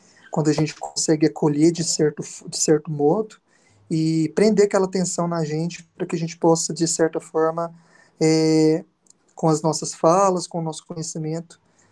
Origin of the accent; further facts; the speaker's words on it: Monjolinho de Minas, Minas Gerais, Brazil; Eu sou Monjolinho. Eu nasci em Patos de Minas, mas eu morei em Monjolinho de Minas.